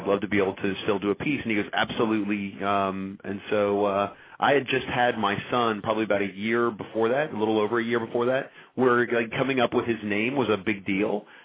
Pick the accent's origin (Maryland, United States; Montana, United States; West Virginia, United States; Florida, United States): West Virginia, United States; Like, I grew up in West Virginia.